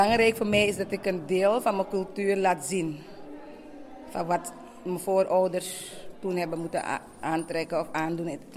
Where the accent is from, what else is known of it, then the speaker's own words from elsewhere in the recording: Suriname; Ik ben zelf Surinaams, geboren getogen. En ik ben trots op waar ik vandaan kom.